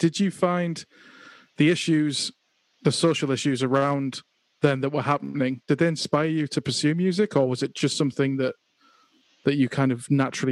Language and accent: English; England, United Kingdom; I think, like, obviously, as an English person, as a British person, New York has always been kind of, you know, this huge kind of proud, kind of prominent city.